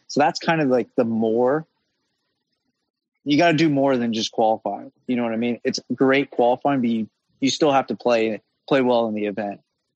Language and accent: English; United States; I never realized how lucky I was growing up in America.